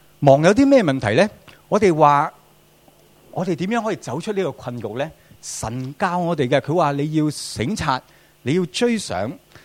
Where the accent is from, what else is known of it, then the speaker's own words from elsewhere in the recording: Hong Kong; 我想都啱我们香港人。